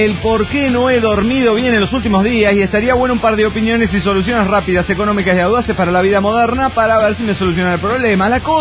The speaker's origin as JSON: {"language": "Spanish", "town": "Coatzacoalcos", "region": "Veracruz", "country": "Mexico", "said": "Hola, ¿cómo están, amigos?"}